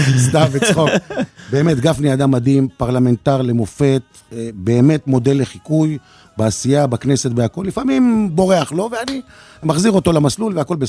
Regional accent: Kiryat Shmona, Northern District, Israel; born there; אני נולדתי בקריית שמונה.

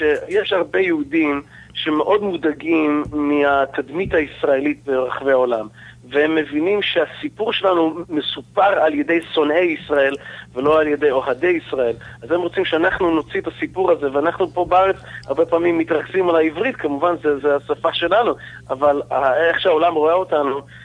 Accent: United States; now in Israel; אני נולדתי בארץ, אבל לצערי, כשהייתי בן 8, ההורים שלי הורידו אותנו לארצות הברית

